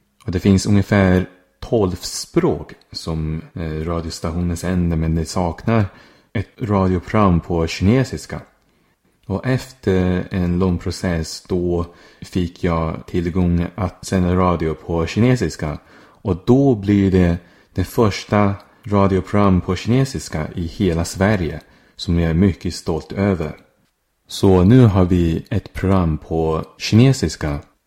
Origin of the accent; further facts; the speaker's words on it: China; first language Chinese; Swedish is a second language; now in Sweden; Och alltså kinesiska är mitt modersmål